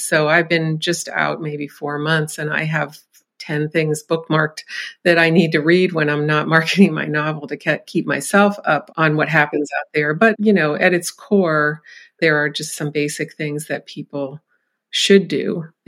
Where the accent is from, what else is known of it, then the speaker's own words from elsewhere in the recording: Erie, Pennsylvania, United States; I'm actually born and raised in Erie, but my mother is from the Pittsburgh area, from a small town outside of Pittsburgh, which I actually used in my first novel.